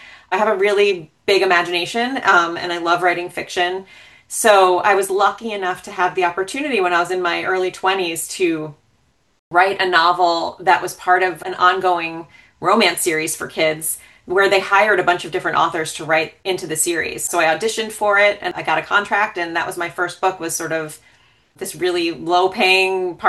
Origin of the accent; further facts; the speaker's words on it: New Jersey, United States; So I grew up in North Jersey, where I still live now. I live about 5 miles from where I grew up, which is, you know, I've never lived outside of New Jersey.